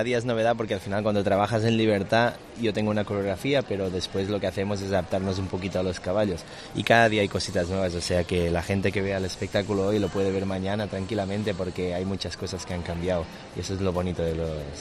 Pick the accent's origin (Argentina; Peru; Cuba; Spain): Spain; es que es mi tierra, España, y actuar en mi tierra para mí es un orgullo.